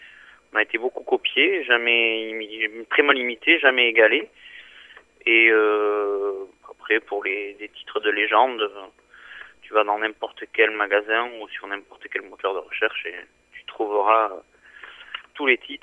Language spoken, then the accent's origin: French; Bayonne, Nouvelle-Aquitaine, France; also born or lived in New York / Miami / Taiwan / Kuala Lumpur; On est originaire de Bayonne et de Garassy, mais bon, nos activités dans le show business nous ont amené à quand même beaucoup voyager. Donc on a habité à New York, Miami, Taïwan, Kuala Lumpur